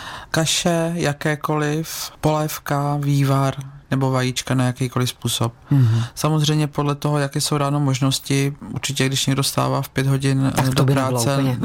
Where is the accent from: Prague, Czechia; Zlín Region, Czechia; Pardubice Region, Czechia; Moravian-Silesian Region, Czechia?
Pardubice Region, Czechia; Bítovany; já jsem z Bítovan